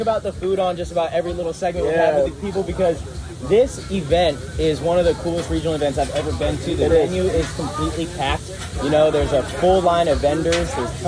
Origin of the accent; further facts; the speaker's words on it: Texas, United States; And I'm from Texas. I'm like, how am I helping NorCal?